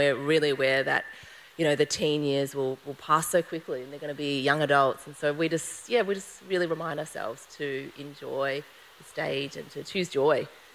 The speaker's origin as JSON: {"language": "English", "town": "Melbourne", "region": "Victoria", "country": "Australia", "said": "we're from Melbourne and we lived in the inner north, which is the Bant bubble, and it's probably the most progressive area in Victoria, if not the nation."}